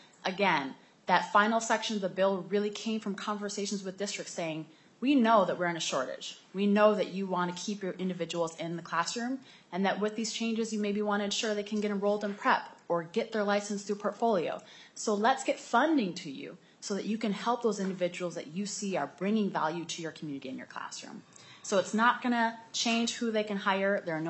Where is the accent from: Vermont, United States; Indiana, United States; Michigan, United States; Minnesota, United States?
Minnesota, United States; I grew up in Minnesota, went to Robbinsdale Cooper